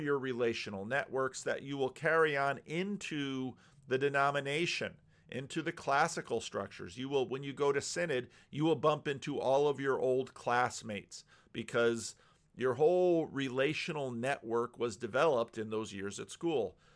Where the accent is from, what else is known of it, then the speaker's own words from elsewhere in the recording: New Jersey, United States; I grew up in New Jersey.